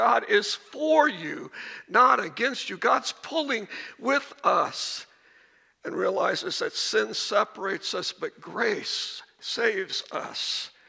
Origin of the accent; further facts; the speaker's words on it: Sedalia, Missouri, United States; this is a low-budget operation because I come from Sedalia.